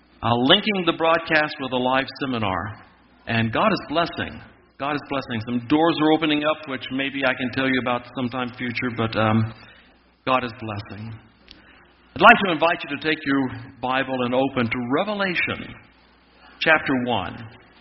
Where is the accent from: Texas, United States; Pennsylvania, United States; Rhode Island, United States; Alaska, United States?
Texas, United States; Gail and I live in Dallas, and I grew up in Texas.